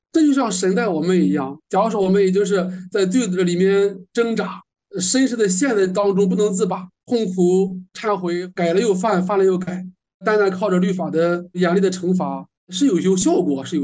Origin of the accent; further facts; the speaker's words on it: China; 我们以前的时候，可能我们中国人吧，都比较注重这个教训人